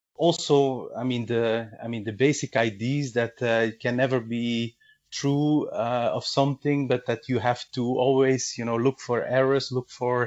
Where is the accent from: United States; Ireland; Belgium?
Belgium; Flanders; English is a second language; So the biggest two are Dutch and French, and then we have a small part of the country speaking German. I'm from the Dutch-speaking part.